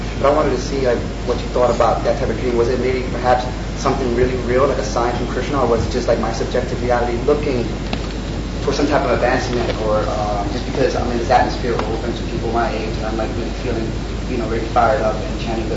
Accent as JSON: {"language": "English", "country": "Puerto Rico", "said": "The point is, I'm from Puerto Rico"}